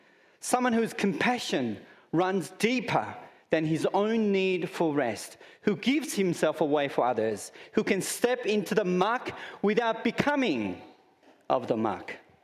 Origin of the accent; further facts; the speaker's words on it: Summer Hill, New South Wales, Australia; also born or lived in Croydon / Burwood; I grew up in Summer Hill, Croydon, Burwood. I have a sense of pride.